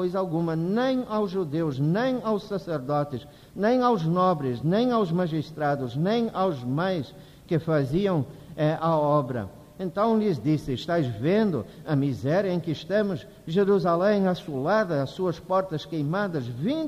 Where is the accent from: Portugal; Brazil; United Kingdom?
United Kingdom; Scotland; Eu lembro-me muito bem na Escócia, na igreja onde eu fui criado e da qual eu me tornei parte.